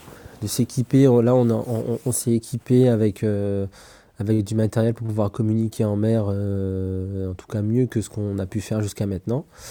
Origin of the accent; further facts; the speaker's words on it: Guadeloupe, France; je ne sois pas souvent... chez moi en Guadeloupe